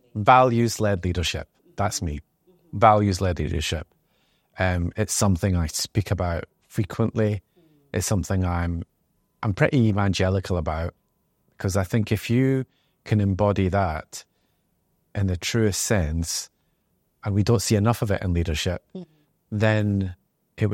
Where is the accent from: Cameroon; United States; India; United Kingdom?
United Kingdom; Scotland; I grew up in Scotland, 70s, 80s. So when I grew up in Scotland, we were the first South Asian family to move into our town. And it was a deprived town, rough.